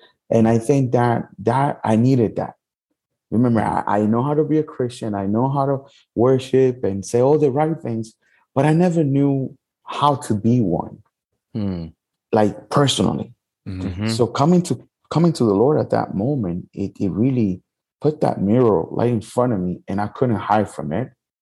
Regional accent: Puerto Rico; born there; I was born in Puerto Rico.

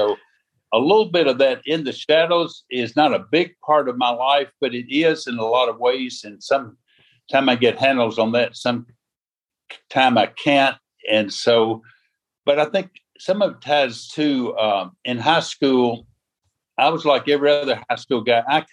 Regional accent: Tennessee, United States; And you growing up in the South, you can kind of imagine what some of those are. And so right before my senior year of high school, my dad was transferred from Middle Tennessee to East Tennessee to Knoxville.

